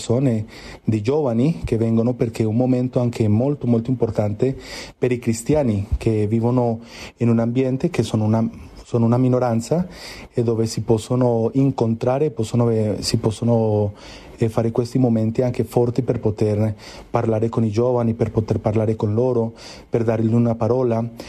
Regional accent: Colombia; now in Jordan; anche perché io vengo dalla Colombia.

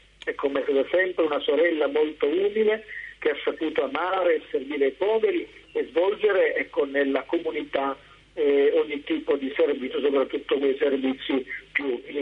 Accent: Martano, Apulia, Italy; io sono stato cresciuto dalle Figlie della Carità, nel mio paese, un paese di 12.000 abitanti, Martano

